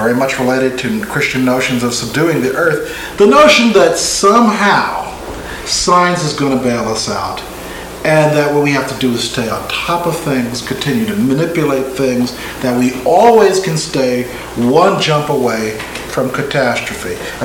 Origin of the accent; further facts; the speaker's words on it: Newark, New Jersey, United States; I'm from Newark, New Jersey, and Newark has one of the best, particularly colonial, pre-colonial libraries.